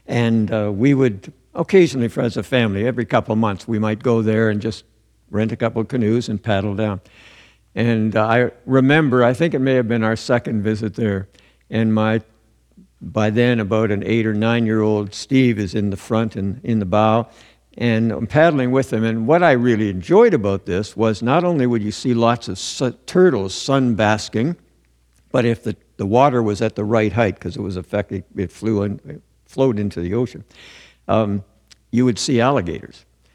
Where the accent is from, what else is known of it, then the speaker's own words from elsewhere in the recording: Toronto, Ontario, Canada; was from central Michigan, Lansing. I was from Toronto.